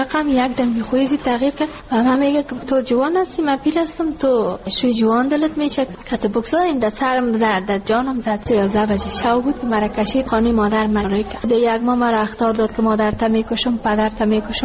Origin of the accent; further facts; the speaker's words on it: Ghazni, Afghanistan; now in Kabul, Afghanistan; ما کابل آمده از غزنی هستیم